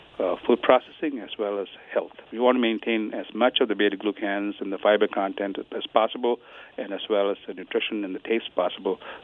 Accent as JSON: {"language": "English", "town": "Butterworth", "region": "Penang", "country": "Malaysia", "tie": "born or raised there", "said": "I grew up on Quaker oats, when I was a kid in Butterworth, West Malaysia."}